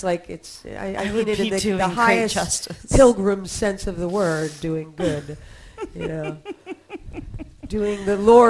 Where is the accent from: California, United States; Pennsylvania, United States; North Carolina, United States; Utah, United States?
Pennsylvania, United States; Well, I'm from Pennsylvania, and I went to school in Connecticut.